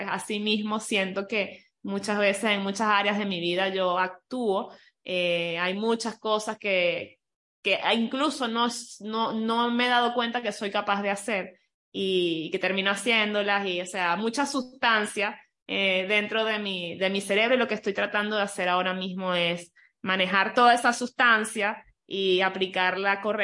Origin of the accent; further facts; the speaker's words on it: Venezuela; muy a pesar de que soy venezolana